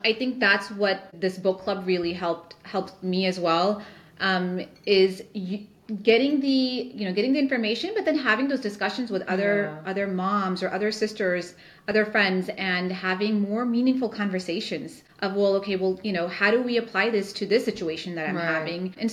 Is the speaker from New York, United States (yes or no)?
yes; New York City, New York, United States; born there; I'm made in New York City